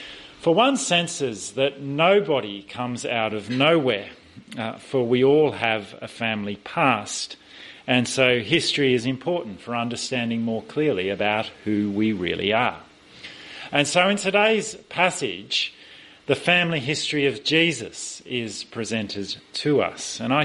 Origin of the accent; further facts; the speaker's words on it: Kiama, New South Wales, Australia; so I can keep in touch with news from my hometown in Kaima.